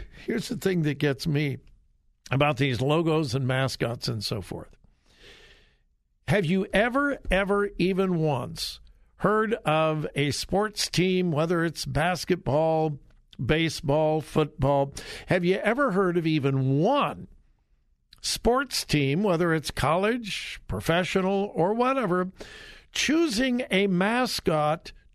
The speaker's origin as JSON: {"language": "English", "region": "California", "country": "United States", "said": "Okay, I'm from Southern California, and I grew up being a USC fan."}